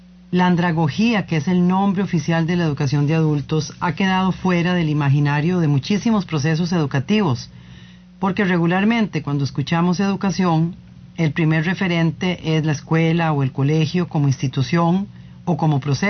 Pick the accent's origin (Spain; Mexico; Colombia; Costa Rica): Costa Rica; lo que hoy somos como sociedad costarricense y como sociedad global.